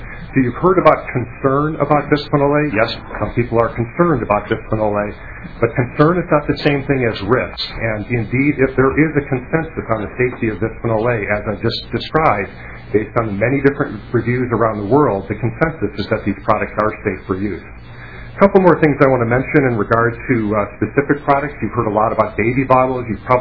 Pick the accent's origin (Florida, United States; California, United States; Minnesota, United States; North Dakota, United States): Minnesota, United States; Although I don't live in the state now, my roots are here. I was born and raised in Minnesota, and am also a graduate of the University of Minnesota.